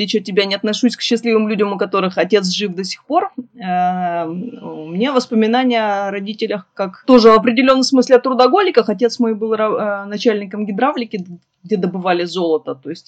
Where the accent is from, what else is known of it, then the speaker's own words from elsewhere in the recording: Ural, Russia; Что такое хороший выходной в детстве на Урале? Это лето.